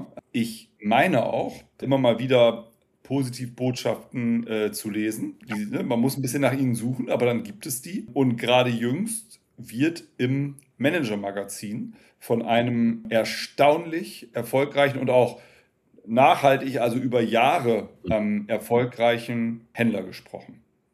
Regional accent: Lower Saxony, Germany; born there; ich als gebürtiger Niedersachse, also und halber Niederländer

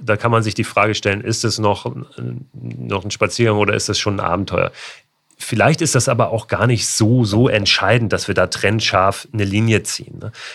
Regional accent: Hamburg, Germany; Ich komme ja aus Hamburg, lebe in Hamburg.

